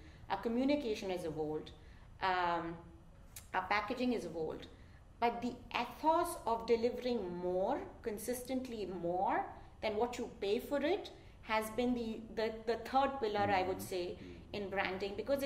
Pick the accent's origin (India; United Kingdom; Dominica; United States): India; And so this was really a fight for dignity and respect, you know, that we are Indian, we are.